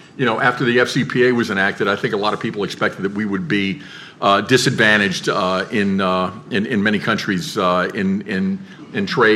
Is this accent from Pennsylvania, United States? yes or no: no; New Orleans, Louisiana, United States; because I come from New Orleans and we perfected it.